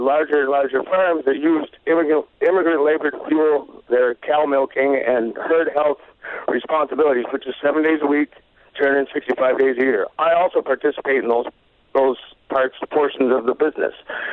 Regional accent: Vermont, United States; I'm 40 years old, and I've been farming since I was a kid. I grew up in Vermont.

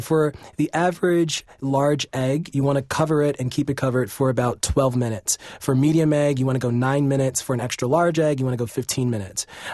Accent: New York City, New York, United States; I'm from New York City, but my father, who's from the South, loved making a deviled egg.

